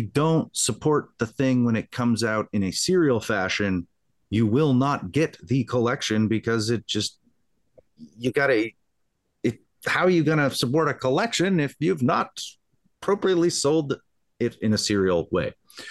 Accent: Canada; I'm not coming from Canada to scrub the convention.

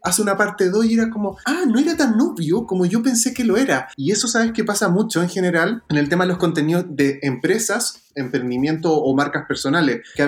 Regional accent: Chile; Somos los únicos chilenos hasta el día de hoy.

